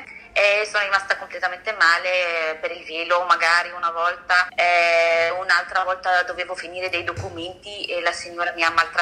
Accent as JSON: {"language": "Italian", "town": "Vipiteno", "region": "Trentino-Alto Adige", "country": "Italy", "tie": "born there", "said": "sono dell'Egitto, però sono nata qui in Italia, in Alto Adige, a Vipitino."}